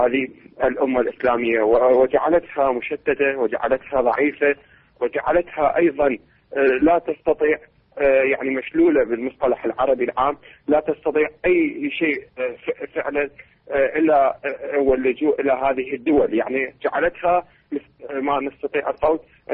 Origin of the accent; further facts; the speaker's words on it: Iraq; أنا شيعي من العراق.